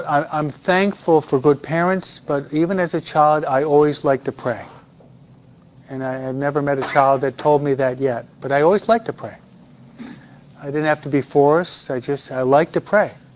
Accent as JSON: {"language": "English", "region": "New York", "country": "United States", "said": "I'm a New Yorker."}